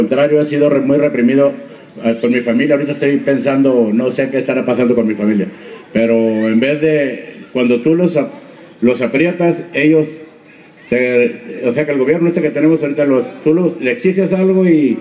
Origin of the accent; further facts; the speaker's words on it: Sonora, Mexico; Vengo desde Sonora